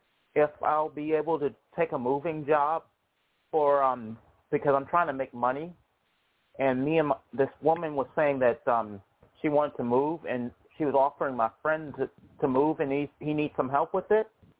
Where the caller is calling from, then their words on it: Charlottesville, Virginia, United States; Charlottesville, Virginia.